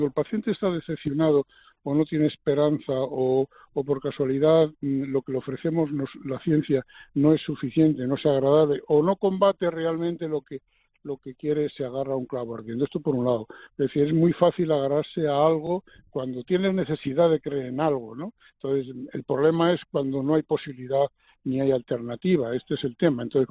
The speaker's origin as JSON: {"language": "Spanish", "town": "Aranjuez", "region": "Community of Madrid", "country": "Spain", "said": "ya estoy en mi tierra, yo vivo en Aranjuez"}